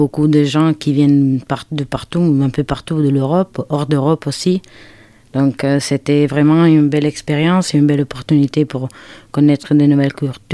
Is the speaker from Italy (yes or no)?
yes; Lecce, Apulia, Italy; French is a second language; now in France; Je viens du sud, Lecce. Ça se trouve juste dans les talons de la botte.